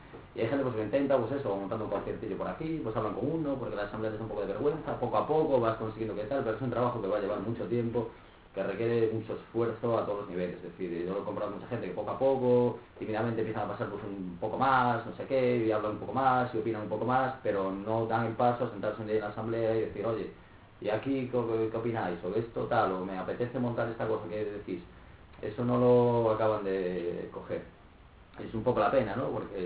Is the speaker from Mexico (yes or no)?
no; Ferrol, Galicia, Spain; soy de Ferrol, yo no soy de Coruña, ¿no? Sí, de aquí soy ferrolano.